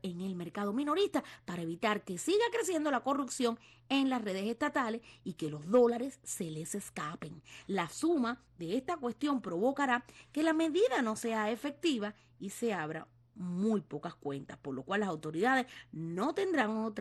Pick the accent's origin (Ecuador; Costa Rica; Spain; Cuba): Cuba; moved away; somos los cubanos, los que vivimos en el exterior